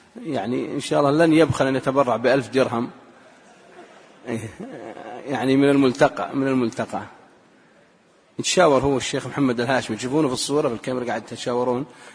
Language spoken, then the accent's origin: Arabic; Saudi Arabia; سواء عندنا في السعودية أو في قطر أو في الكويت أو في الإمارات